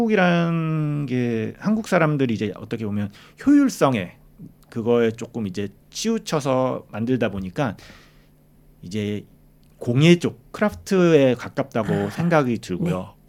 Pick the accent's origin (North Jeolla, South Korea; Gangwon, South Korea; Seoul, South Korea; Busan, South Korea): Busan, South Korea; 고향이 부산인데 부산 내려와서 한 2년 정도 작업실을 했었는데